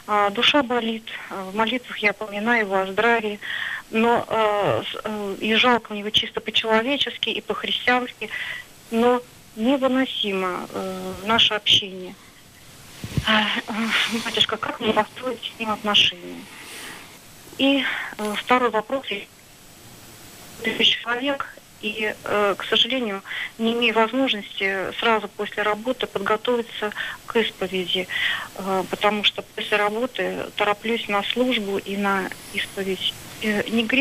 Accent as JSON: {"language": "Russian", "region": "Moscow Oblast", "country": "Russia", "said": "Я из Подмосковья."}